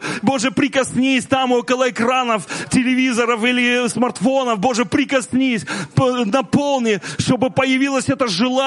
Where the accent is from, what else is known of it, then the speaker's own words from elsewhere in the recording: Belarus; мы, белорусы, можем читать на своем родном языке Библию.